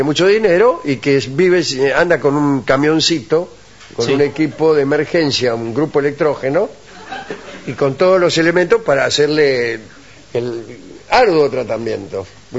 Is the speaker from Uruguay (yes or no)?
yes; Uruguay; Soy uruguayo, yo soy el del Uruguay.